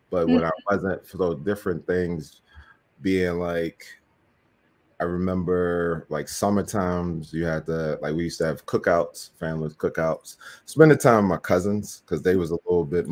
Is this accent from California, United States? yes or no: no; Baltimore, Maryland, United States; I think because growing up in Baltimore is always like limited options, like far as what you can do, like even like career wise.